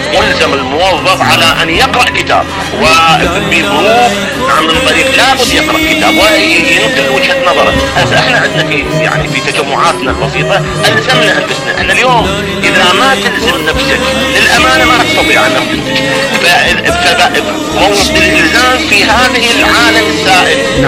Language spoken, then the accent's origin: Arabic; Iraq; عندنا بالعراق